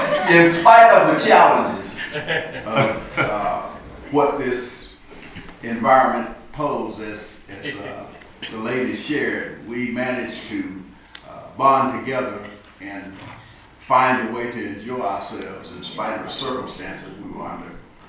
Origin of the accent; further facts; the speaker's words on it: Tyler, Texas, United States; I'm from Tyler, Texas.